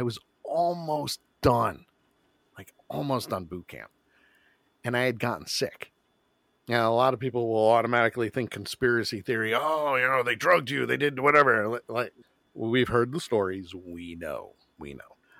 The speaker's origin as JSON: {"language": "English", "region": "New York", "country": "United States", "tie": "born or raised there", "said": "So for me, for someone who was born and raised in New York, when 9/11 hit, that hit me hard. You know, both friends, family, my city got destroyed"}